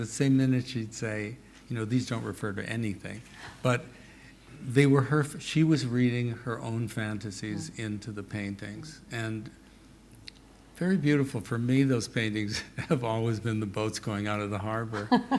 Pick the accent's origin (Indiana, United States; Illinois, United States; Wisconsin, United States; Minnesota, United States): Minnesota, United States; I grew up in Minnesota, and I spent summers on a farm and things like that.